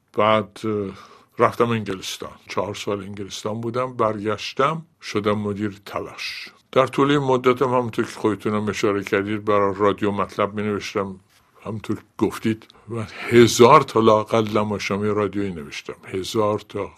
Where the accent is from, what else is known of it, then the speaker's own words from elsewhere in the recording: Khoy, West Azerbaijan, Iran; also born or lived in Babol; من البته متولد بابل هستم، ولی تو بابل فقط به دنیا آمدم. بلافاصله رفتیم خوی و من خوی بزرگ شدم و به همین دلیل من خودم خویی میدونم.